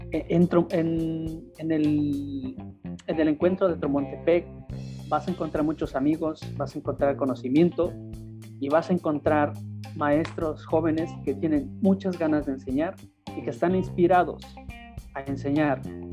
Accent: Ñahuitlán, Oaxaca, Mexico; now in Morelia, Mexico; Soy orgullosamente oaxaqueño, soy orgullosamente ñahuiteco.

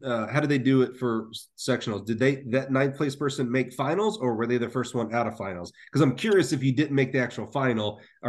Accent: Alabama, United States; And, you know, being my home state, I'm so happy that, you know, Alabama stepped up

